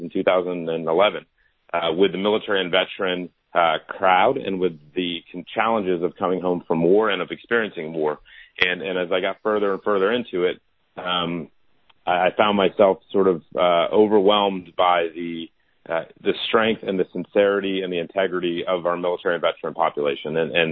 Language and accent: English; Dallas, Texas, United States; So I grew up in Dallas, Texas.